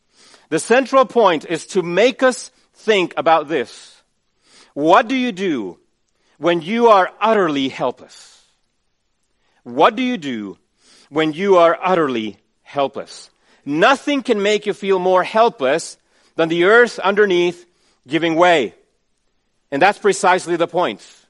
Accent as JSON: {"language": "English", "country": "Chile", "tie": "born or raised there", "said": "Growing up in Chile, I lived through many earthquakes."}